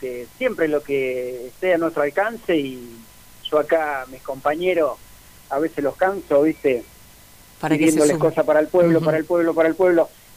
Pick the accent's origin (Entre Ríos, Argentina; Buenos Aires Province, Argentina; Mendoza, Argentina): Buenos Aires Province, Argentina; Caseros; Nosotros somos de acá, de Caseros.